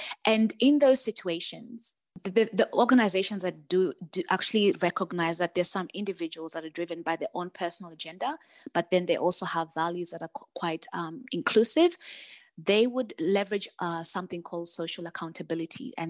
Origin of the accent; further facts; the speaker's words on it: Kenya; I grew up in Kenya and I spent the first 20 years growing around such a powerful and rich culture and traditional culture as well.